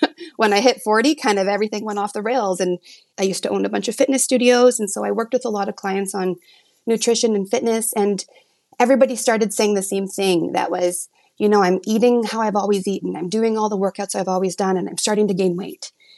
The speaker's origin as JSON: {"language": "English", "town": "Calgary", "region": "Alberta", "country": "Canada", "said": "and I'm from Calgary, Alberta, Canada."}